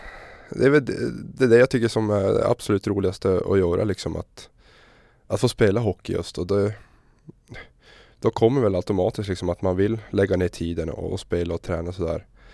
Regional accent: Luleå, Norrbotten County, Sweden; Jag är då född och uppvuxen i Luleå, lite bit utanför en liten ort som heter Gammelstan.

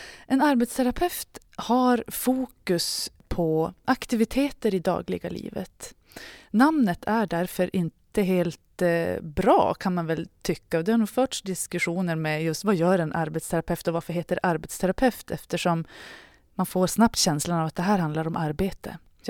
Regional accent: Luleå, Norrbotten County, Sweden; now in Stockholm, Sweden; Jag är uppvuxen i Luleå, har bott i Luleå i stora delar av mitt liv. Men sen så tog jag mitt pick och pack för kanske 12 år sedan och testade att bo i Stockholm.

